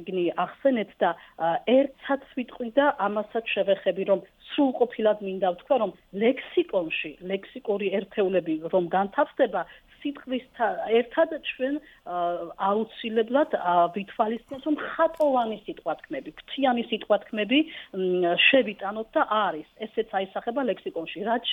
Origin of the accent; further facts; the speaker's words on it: Adjara, Georgia; accent: Adjarian; ლექსიკონი იქნება ჩვენი კუთხისა, ჩვენი აჭარული კილოს კუთხით.